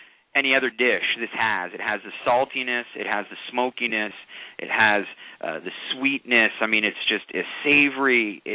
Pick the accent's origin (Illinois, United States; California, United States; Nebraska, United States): Illinois, United States; Chicago; Now, I'm from Chicago, and my wife is from Montreal.